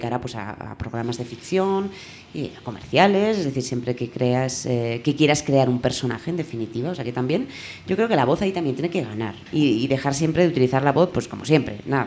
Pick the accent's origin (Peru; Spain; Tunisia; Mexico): Spain; al menos en mi país, en España